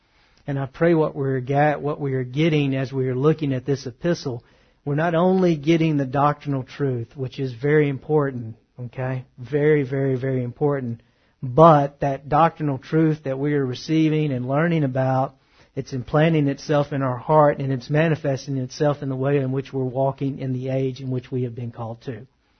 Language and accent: English; Texas, United States; I don't really call it soda pop. I'm from Texas. I call it Coke.